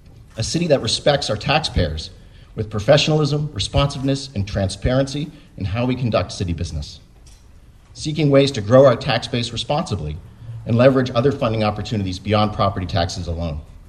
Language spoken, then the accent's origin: English; Salem, United States; That's why Kristen and I chose to move back here to raise our own family in my hometown. Not simply because of what Salem had been, but because of what we can be.